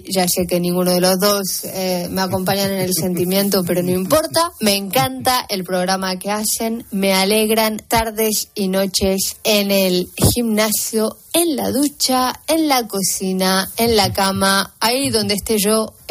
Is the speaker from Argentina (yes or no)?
yes; Argentina; now in Montreal, Canada; Argentina, los escucho desde Montreal, Canadá.